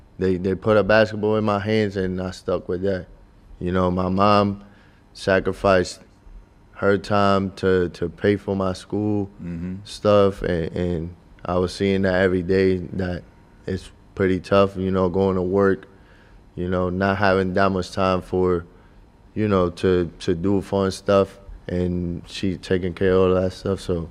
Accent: Puerto Rico; also born or lived in Bronx, United States; So I grew up, so I was born in Puerto Rico.

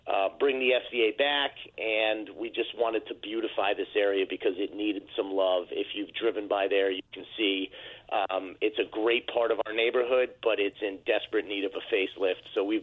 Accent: Fairfield, Connecticut, United States; Yeah, well, so like you, I grew up in Fairfield

